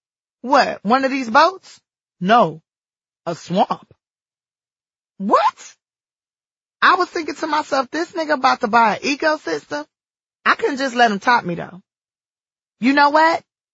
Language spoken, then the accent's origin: English; Los Angeles, California, United States; I'm from South Central LA. We finna have a good time.